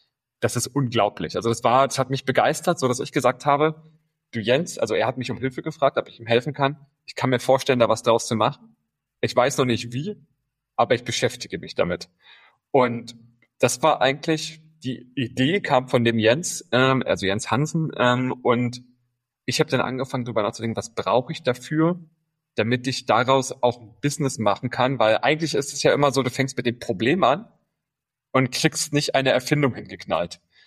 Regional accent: Potsdam, Brandenburg, Germany; born there; also born or lived in Berlin; Und ich bin in Potsdam sogar geboren, in Potsdam auch direkt zu starten.

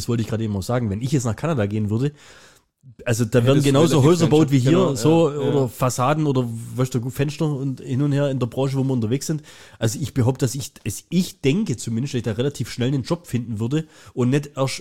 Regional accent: Germany; ich bin ja Deutscher

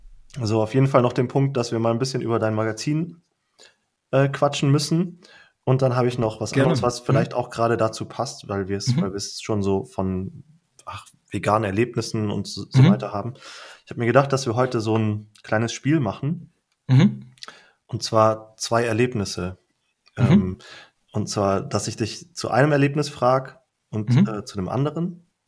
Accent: Lake Constance, Germany; now in Freiburg, Germany; In meiner Heimat am Bodensee

